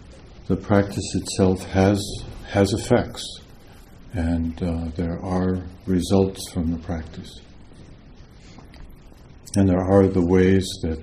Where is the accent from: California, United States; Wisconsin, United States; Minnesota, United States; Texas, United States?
Wisconsin, United States; I'm originally from Wisconsin